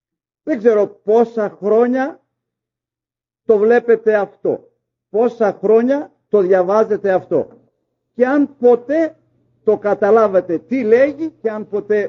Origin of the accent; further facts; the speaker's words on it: Greece; εμείς σαν Έλληνες στη γλώσσα μας, το 17ο κεφάλαιο.